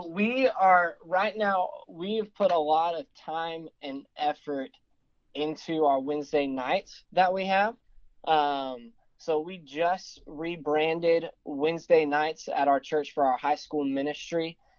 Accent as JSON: {"language": "English", "region": "Texas", "country": "United States", "said": "So, you know, I love Texas, but I don't, you know, I think it's a great state, but I'm not like one of those, you know, Texas over everything else."}